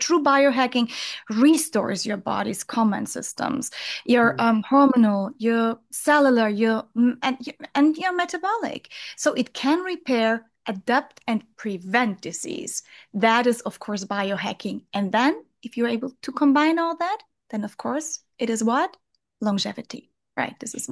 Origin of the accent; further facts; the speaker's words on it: Germany; I was born in Germany on a farm